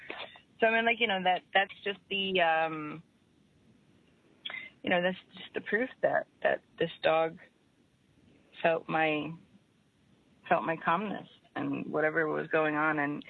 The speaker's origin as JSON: {"language": "English", "region": "New Jersey", "country": "United States", "tie": "born or raised there", "said": "just growing up in North Jersey and with a more Italian customs, I'm very calm and slower moving than most people from New Jersey."}